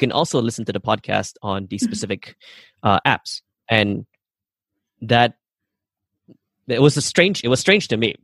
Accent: Sarawak, Malaysia; I have an indigenous background. So I come from Borneo Island. We're from the Iban tribe. And I do have family in the jungle, which is like 5-6 hours drive into the forests.

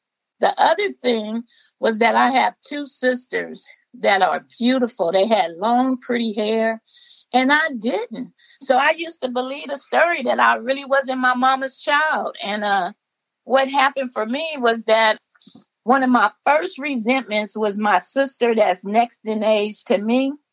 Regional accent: Los Angeles, California, United States; I grew up in South Central LA. If you ever watch Boys in the Hood, that's my hood.

